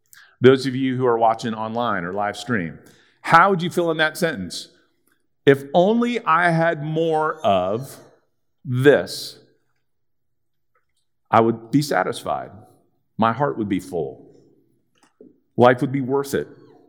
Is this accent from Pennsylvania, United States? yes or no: yes; Philadelphia, Pennsylvania, United States; And I'm from Philadelphia, so I might as well use it while I'm here.